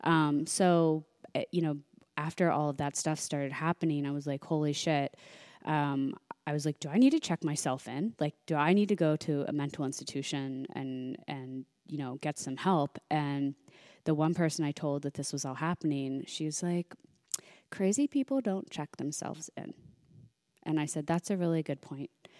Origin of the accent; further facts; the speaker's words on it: Midwest, United States; I grew up in the Midwest, like strict Irish Catholic family, went to Catholic school my whole life.